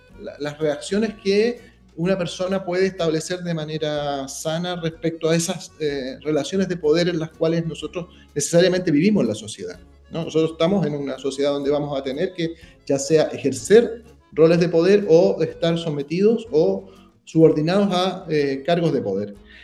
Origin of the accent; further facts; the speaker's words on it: Curicó, Maule, Chile; Yo soy de Curicó, por eso es que lo entiendo tanto, estando muy cerca de San Fernando.